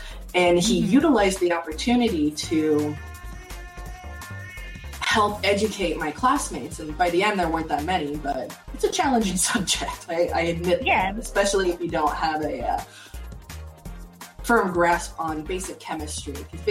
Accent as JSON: {"language": "English", "region": "Washington", "country": "United States", "tie": "born or raised there", "said": "It reminded me a lot of my home state, Washington, because all the trees are all mature, and so they canopy over."}